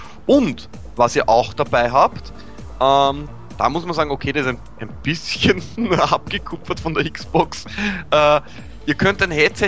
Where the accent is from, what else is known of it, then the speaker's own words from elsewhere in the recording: Austria; Wo ich als Österreicher glücklich bin